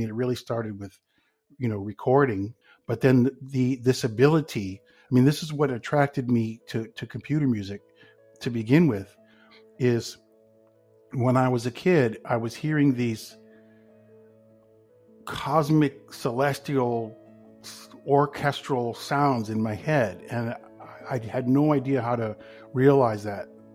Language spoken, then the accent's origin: English; California, United States; I grew up in Silicon Valley. I don't think they were quite calling it that yet at the time, but there was a lot of technology going on